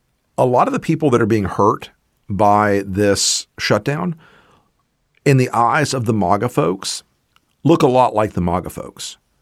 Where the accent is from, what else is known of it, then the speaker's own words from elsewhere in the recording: the South, United States; I'm a Southerner. You can mock Southern accents.